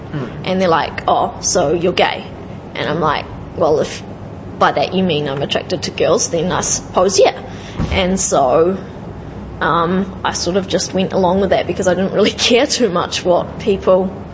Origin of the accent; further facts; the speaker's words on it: New Zealand; I'm a Kiwi, but that doesn't really mean a lot.